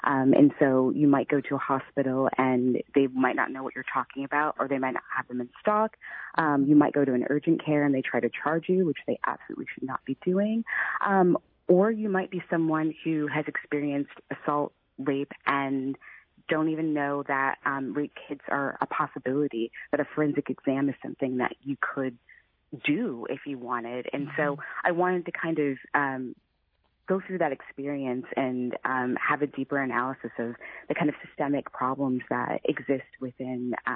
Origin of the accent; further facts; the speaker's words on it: St. Louis, Missouri, United States; I'm originally from St. Louis. I grew up there. I understand what it's like to be a black person in St. Louis.